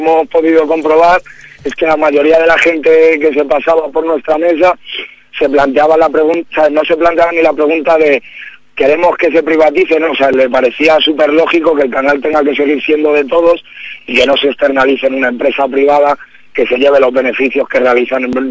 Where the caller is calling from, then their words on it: Madrid, Community of Madrid, Spain; de Villaverde Bajo.